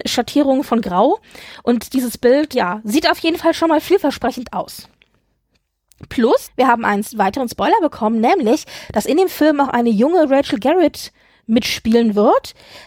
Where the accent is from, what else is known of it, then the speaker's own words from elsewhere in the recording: Sweden; ich bin ja Schwedin